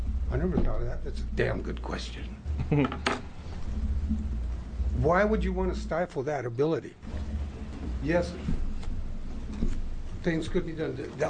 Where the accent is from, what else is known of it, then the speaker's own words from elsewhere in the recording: Portland, Oregon, United States; I'm from Portland, Oregon.